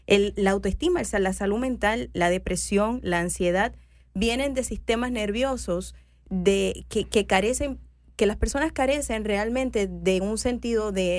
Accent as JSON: {"language": "Spanish", "town": "Caguas", "country": "Puerto Rico", "tie": "born or raised there", "also_born_or_lived": "Gurabo / San Juan", "moved": "as an adult", "lives_now": "Miami, United States", "said": "Y yo nací en un pueblito que se llama Gurabo, en la isla de Puerto Rico. Crecí en Caguas, me hice doctora en Puerto Rico, en la ciudad de San Juan."}